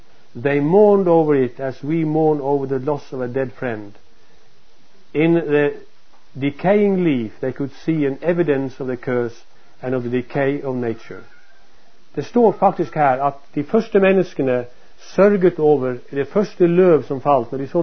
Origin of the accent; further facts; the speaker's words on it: Northern Norway, Norway; jeg kommer fra Nord-Norge. Min mor var adventist, og hun trodde på skriften